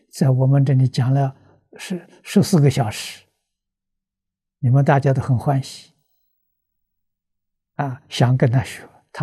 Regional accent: China; 我们中国人读的时候从右到左，我们怎么念呢？

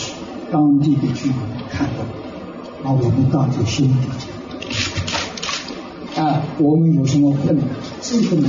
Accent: Guangzhou, Guangdong, China; now in Tainan, Taiwan; 我在60年前从广州来到台湾，从高雄呢啊登陆，下了船之后就到台南，我住在市地文化，对，离火车站很近的

